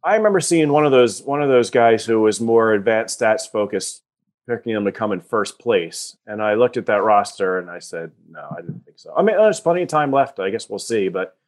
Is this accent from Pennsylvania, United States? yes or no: yes; Philadelphia, Pennsylvania, United States; Yeah. Philly suburbs.